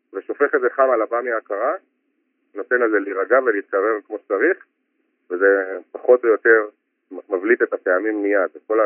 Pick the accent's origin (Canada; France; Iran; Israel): Israel; Jerusalem, Jerusalem District; אנחנו חולים על במיה, אנחנו ירושלמים